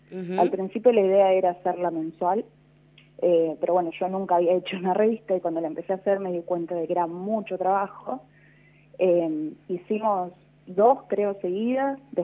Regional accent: La Pampa, Argentina; ahora somos 4 personas trabajando en la revista, de los cuales 3 somos de La Pampa

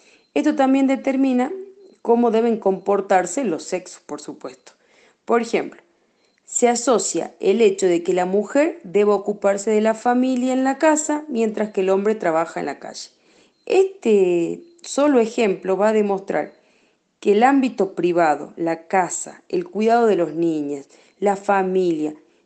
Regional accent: Mosconi, Salta, Argentina; tengo 34 años y bueno, soy de Mosconi

